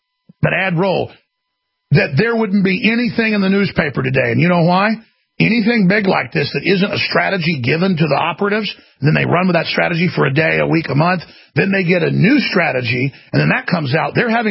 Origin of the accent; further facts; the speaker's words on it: Dallas, Texas, United States; born there; I was born in Dallas, Texas in 1974.